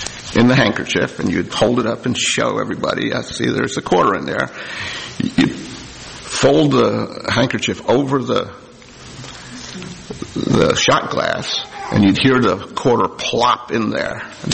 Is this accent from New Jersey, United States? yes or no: yes; New Jersey, United States; I grew up in New Jersey, so we got stations out of New York